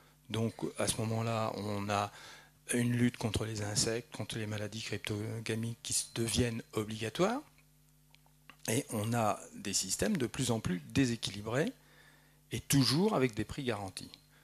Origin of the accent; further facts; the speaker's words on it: Nouvelle-Aquitaine, France; c'est le Limousin, qui est juste à côté de chez moi, je suis de Poitou-Charentes.